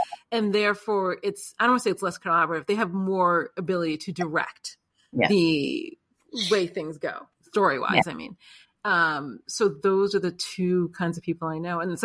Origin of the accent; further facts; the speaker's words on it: New York City, New York, United States; I'm from New York City. So both have like that transient nature.